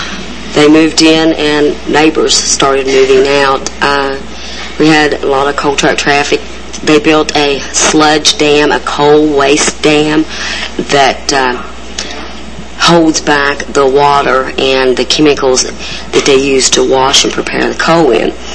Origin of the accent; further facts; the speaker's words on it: Marfork, West Virginia, United States; I'm from Coal River, West Virginia, originally from Marfork.